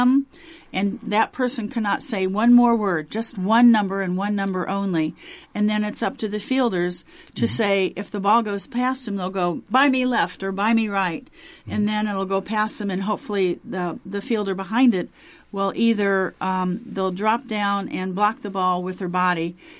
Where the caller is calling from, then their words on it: Indianapolis, Indiana, United States; Right, I'm coming from Indianapolis.